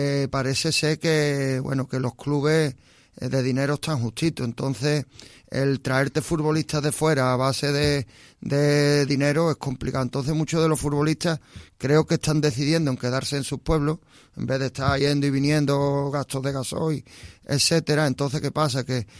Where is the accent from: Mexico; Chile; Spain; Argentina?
Spain; Osuna, Andalusia; also born or lived in El Saucejo; una buena sintonía entre el Osuna, que es mi pueblo, y el Sauceo, que también es mi otro pueblo